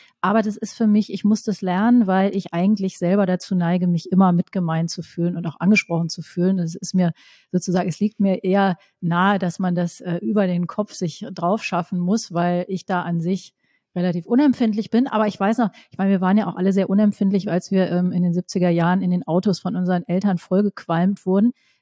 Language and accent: German; North Rhine-Westphalia, Germany; ich bin ja auch im Rheinland groß geworden